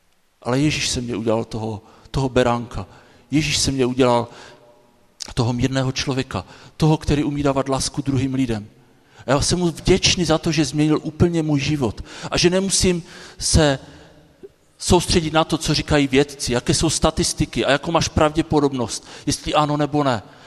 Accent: Moravian-Silesian Region, Czechia; tam, odkud pocházím, na Hlučínsku, říká se tomu Prajsko, tam jsou všichni, většina lidí katolíci

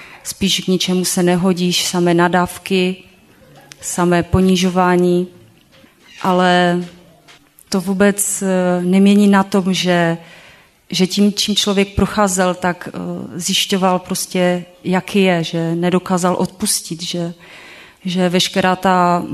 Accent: Písek, South Bohemian Region, Czechia; Pocházím z Písku

